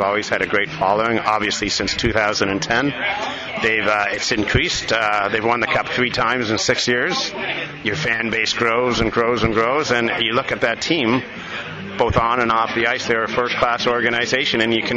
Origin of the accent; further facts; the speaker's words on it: Canada; Hey, I was born in Canada, grew up in Canada, play hockey in Canada